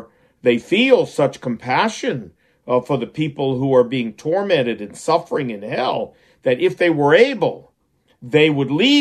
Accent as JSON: {"language": "English", "region": "Virginia", "country": "United States", "said": "But look at my kids. We're here from Virginia."}